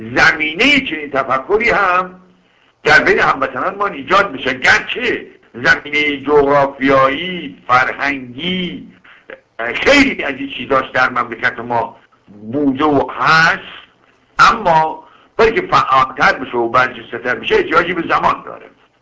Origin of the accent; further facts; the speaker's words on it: Kermanshah, Iran; اهل کرمانشاه هستم.